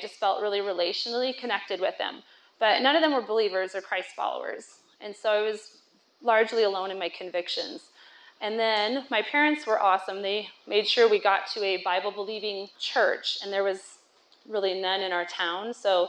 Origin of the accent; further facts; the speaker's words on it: Greeley, Colorado, United States; I'm from Greeley. My church is Summit View